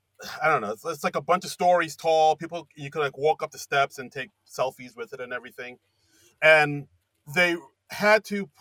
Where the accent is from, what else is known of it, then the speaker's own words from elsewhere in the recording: New York City, New York, United States; Hey, guys, I don't know if you know this, but I'm a native New Yorker.